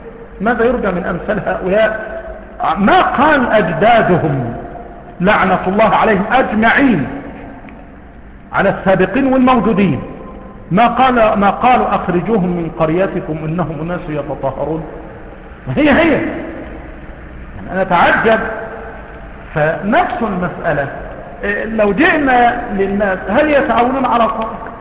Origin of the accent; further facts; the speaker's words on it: Mansoura, Dakahlia, Egypt; مثلا عندنا في المنصورة